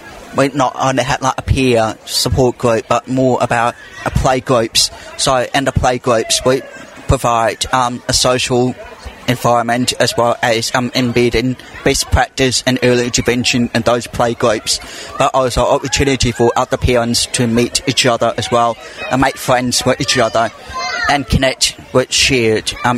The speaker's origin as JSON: {"language": "English", "country": "New Zealand", "tie": "born there", "said": "I was born in New Zealand"}